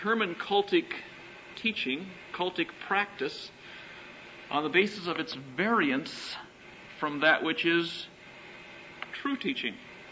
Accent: California, United States; I am from California, as Charlie has mentioned, and I have already alluded to.

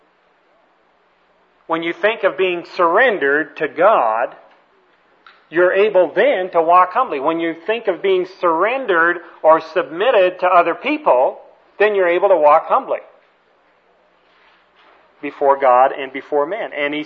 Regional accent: Canada; And, of course, I'm a Canadian, and I still hold my Canadian passport.

